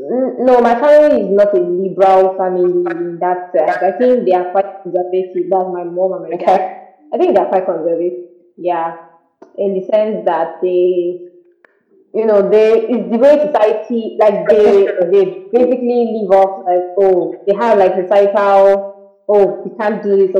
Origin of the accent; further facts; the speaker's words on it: Nigeria; How to answer that question with regards to growing up in Nigeria. I think it was pretty Nigerian.